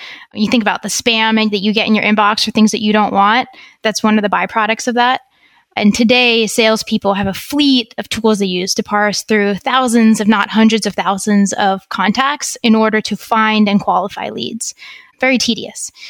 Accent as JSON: {"language": "English", "country": "Belarus", "said": "I'm actually originally from Belarus. So that's one of the four countries that I've lived in."}